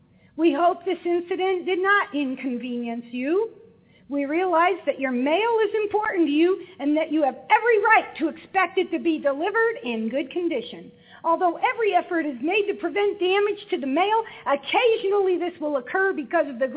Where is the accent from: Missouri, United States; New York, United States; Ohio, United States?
Missouri, United States; I say I'm from the East Coast. I'm from the East Coast of Missouri, Mississippi River, yeah.